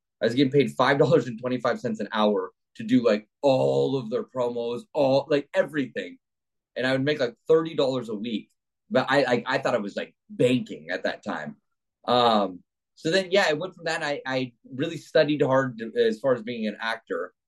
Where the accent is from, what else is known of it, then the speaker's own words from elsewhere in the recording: Texas, United States; from being from Texas